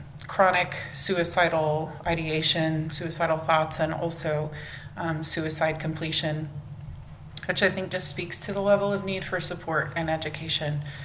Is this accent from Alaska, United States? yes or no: no; Oklahoma, United States; I was born and raised in Oklahoma and lived here all my life.